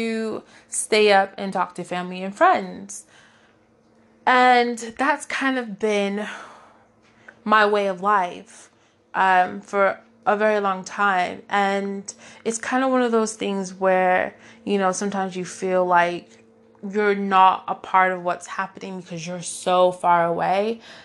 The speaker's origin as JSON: {"language": "English", "country": "United States", "moved": "yes", "lives_now": "United Kingdom", "said": "I'm originally from the States and I've now been in the UK for 7 years."}